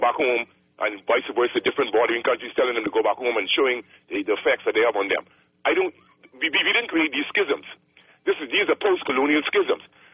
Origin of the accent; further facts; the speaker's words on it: Bahamas; proud to be Bahamian. But don't tell me there's no such thing as organic Bahamian.